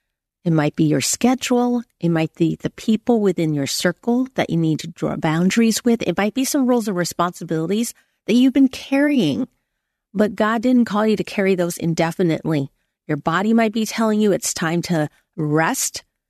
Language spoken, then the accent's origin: English; United States; Well, I'm Chinese American, and one of the teas that I really love in Cantonese is called bo lei.